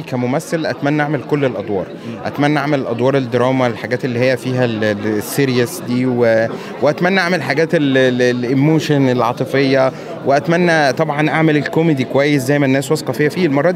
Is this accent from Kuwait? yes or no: no; Egypt; فهو كل شيء بأوان عندنا في مصر بيقولوا كده.